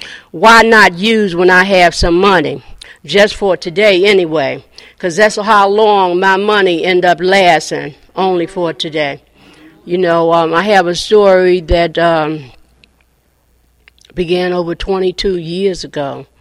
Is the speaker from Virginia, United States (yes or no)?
yes; Virginia, United States; also born or lived in Boston; I woke up when I was eight in Boston, and my mother was dead. And I moved from Boston to rural Virginia.